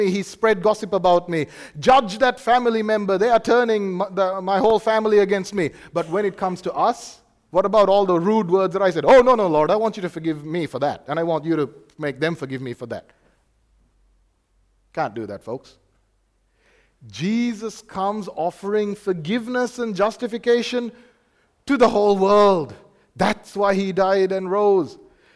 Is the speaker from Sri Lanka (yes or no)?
yes; Sri Lanka; now in Australia; I am from Sri Lanka myself.